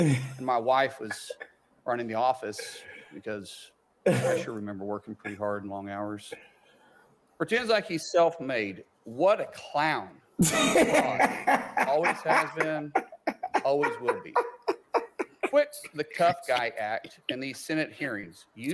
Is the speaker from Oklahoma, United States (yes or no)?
yes; Oklahoma, United States; I'm a guy from Oklahoma first. In Oklahoma, you don't do this.